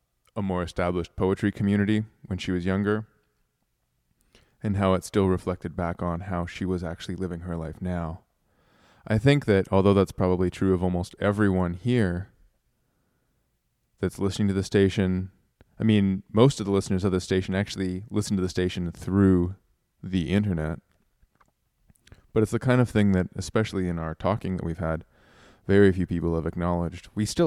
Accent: Toronto, Ontario, Canada; A real pleasure to have you all the way from my hometown of Toronto.

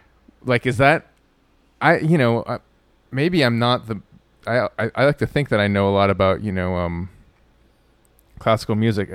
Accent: Canada; She's the only queen I've ever known as a Canadian.

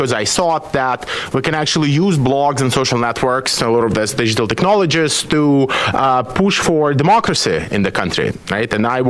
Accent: Belarus; English is a second language; I was born in Belarus. That's where I grew up.

